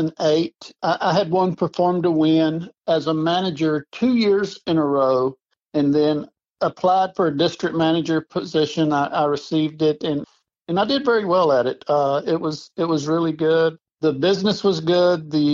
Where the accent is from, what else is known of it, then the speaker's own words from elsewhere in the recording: Texas, United States; I was born and raised in Texas.